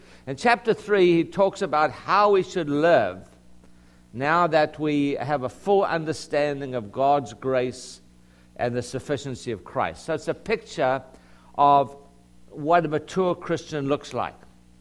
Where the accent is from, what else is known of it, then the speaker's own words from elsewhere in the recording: South Africa; I'm a father of boys, I'm a South African.